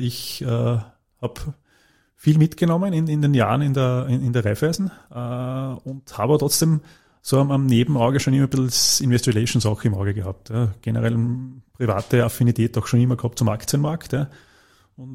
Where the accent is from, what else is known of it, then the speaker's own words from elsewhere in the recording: Styria, Austria; Ich bin gebürtiger Steirer, wie man vielleicht hören kann.